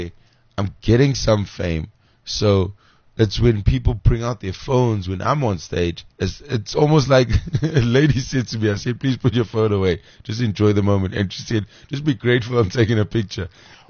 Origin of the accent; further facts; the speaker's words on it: Durban, KwaZulu-Natal, South Africa; So my mom was a nun in Cape Town. I'm from Durban.